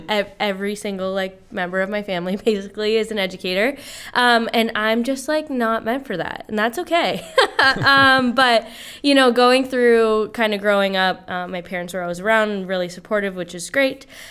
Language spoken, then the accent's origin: English; Pawtucket, Rhode Island, United States; I'm from Pawtucket. So in Pawtucket, we have the Pawtucket Arts Festival, which every September is really big